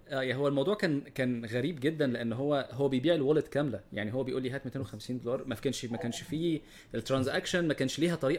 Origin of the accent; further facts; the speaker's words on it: Egypt; انا واحد من مصر، حد انا بخاف جدا يعني